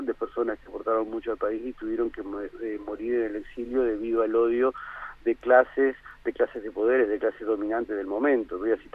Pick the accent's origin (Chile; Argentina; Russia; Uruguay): Argentina; como pueblo argentino